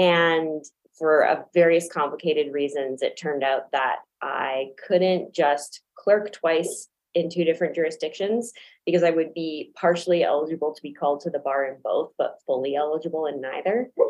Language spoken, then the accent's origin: English; Calgary, Alberta, Canada; Listen, like I'm from Calgary